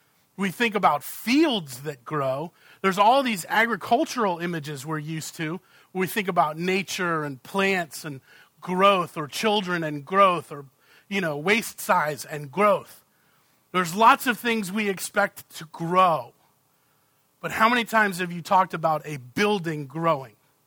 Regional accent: New England, United States; As a boy growing up in New England, and especially in the era when me and my friends first got our driver's licenses, we used to love to drive around.

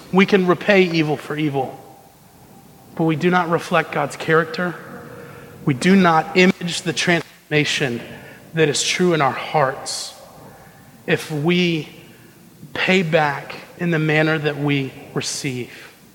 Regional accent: Lynchburg, Virginia, United States; When I was a very young child growing up in Lynchburg, Virginia, my mom would drive me to the school that I was going to.

